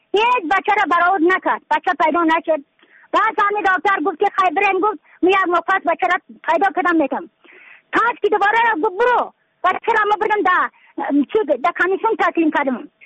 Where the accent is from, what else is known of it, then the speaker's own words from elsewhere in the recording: Badakhshan, Afghanistan; از بدخشان هستم، مرکز بدخشان ولسوالی اتل پایان.